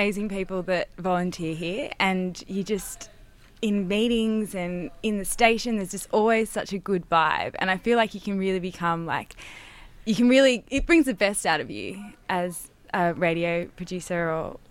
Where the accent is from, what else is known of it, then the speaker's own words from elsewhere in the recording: Wagga Wagga, New South Wales, Australia; I didn't actually grow up in Sydney, and I moved from Wagga, and I always kind of was in this whole country kid mentality.